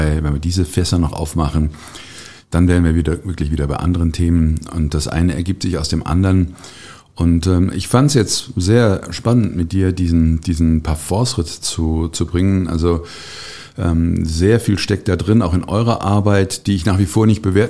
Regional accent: Cologne, North Rhine-Westphalia, Germany; now in Freiburg, Germany; meine Heimatstadt ist Köln. Das ist nicht Freiburg, auch wenn ich da jetzt gerade sitze.

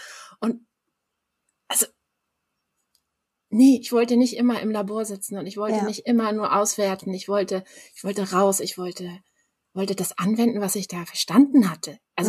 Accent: Denmark; German is a second language; Ich komme aus Dänemark.

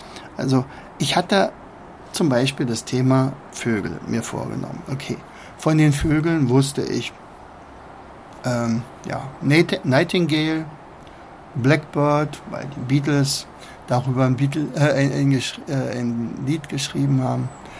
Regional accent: East Germany, Germany; weil ich komme aus der DDR und da hatten wir halt, da sind wir halt nicht in Länder gefahren, in denen Englisch gesprochen wurde.

